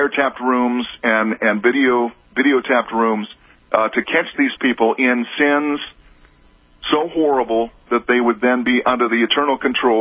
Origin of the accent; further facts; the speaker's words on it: Nebraska, United States; watching it unfold in my home state of Nebraska